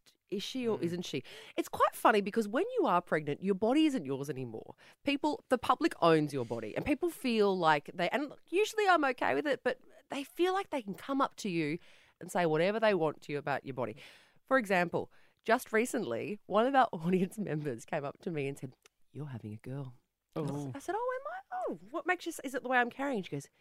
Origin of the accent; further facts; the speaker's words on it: Sydney, New South Wales, Australia; Well, you know I'm from Western Sydney.